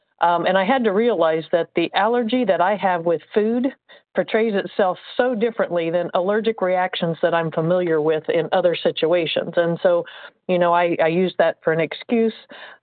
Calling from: Indiana, United States; I'm calling from Indiana.

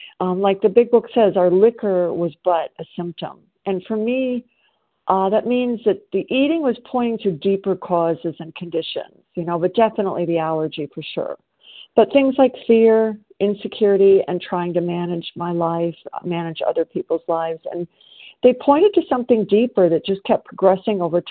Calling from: South Carolina, United States; I am a grateful recovered compulsive overeater, and I'm calling from South Carolina.

